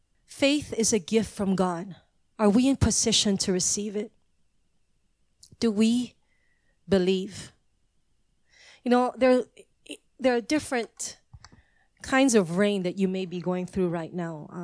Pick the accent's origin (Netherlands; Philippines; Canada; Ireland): Philippines; Manila, Metro Manila; moved away as an adult; this is where I was born and bred in Manila. My first 20 years was in Manila, 21 years in Manila.